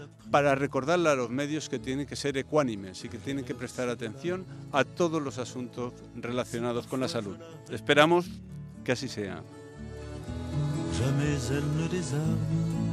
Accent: Balearic Islands, Spain; El Gobierno de Baleares, en este caso mi tierra de origen

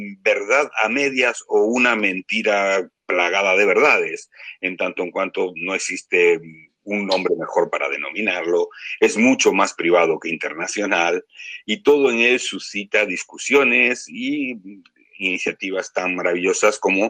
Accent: Uruguay; born there; yo nací en Uruguay, hijo de padres y madres españoles

